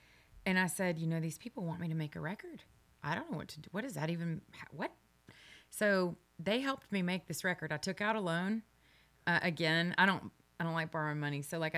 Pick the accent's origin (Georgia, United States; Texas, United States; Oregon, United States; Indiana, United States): Texas, United States; So, I'm from East Texas, and, like, the way that I talk is the way that I talk.